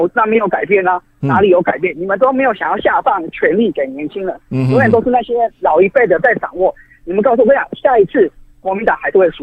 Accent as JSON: {"language": "Chinese", "town": "Keelung", "region": "Keelung City", "country": "Taiwan", "said": "我是基隆人。"}